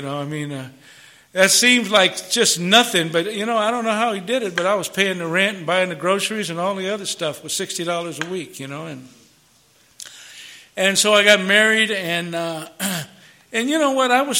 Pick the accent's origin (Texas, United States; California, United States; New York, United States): California, United States; Los Angeles; And, and growing up in Los Angeles 70 years ago or 65 years ago, you know, there was a lot of prejudice.